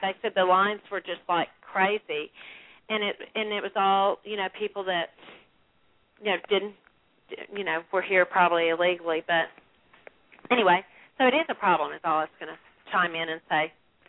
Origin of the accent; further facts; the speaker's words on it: Texas, United States; now in North Texas, United States; I mean, I'm from South Texas, but you know, so I was used to Mexicans. I grew up with them and all. But being now in the North Texas, there wasn't any Mexicans.